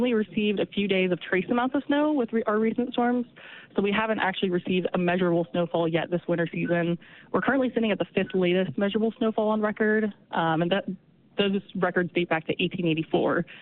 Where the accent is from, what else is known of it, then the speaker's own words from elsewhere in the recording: Ohio, United States; now in Salt Lake City, United States; I mean, I'm from Ohio, and I know that at my parents' house back there, they've gotten more snow than even we have in Salt Lake.